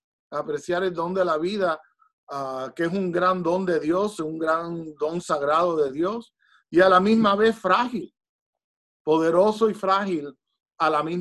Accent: Miami, Florida, United States; born there; mis padres son de Colón, de la provincia de Matanza. Pero yo le dije, Santo Padre, yo en realidad fui hecho en Cuba y desempaquetado en Miami.

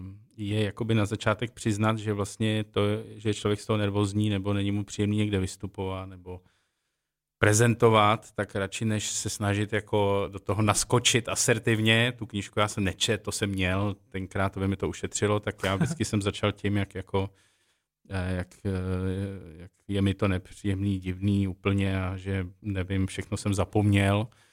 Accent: Prague, Czechia; já jsem se narodil na Vinohradech, šel jsem v Praze se stříbrnou žičkou zatím celý svůj život

